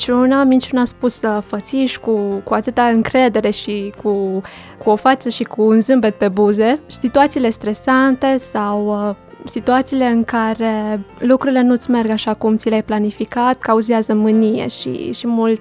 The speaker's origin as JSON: {"language": "Romanian", "region": "Transylvania", "country": "Romania", "said": "Doresc să vă spun că sunt din Ardeal și știți cum sunt ardelenii, mai lenți"}